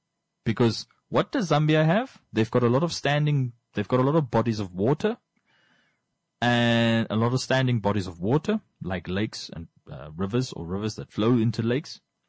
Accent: Namibia; accent: Namibian; he once told me that me and my British English, but it's just me and my South African accent, basically, which is technically a Namibian accent.

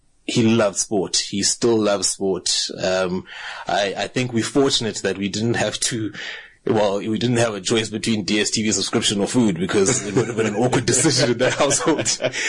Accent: King William's Town, Eastern Cape, South Africa; So I was born and raised in the Eastern Cape, in a small town called King Williamstown, which is what is formerly known as the Siskei, in the Eastern Cape.

